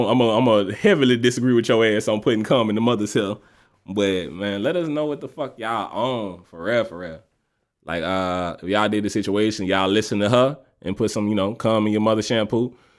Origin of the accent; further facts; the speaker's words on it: Louisiana, United States; HBC, like, nigga, I'm from Louisiana.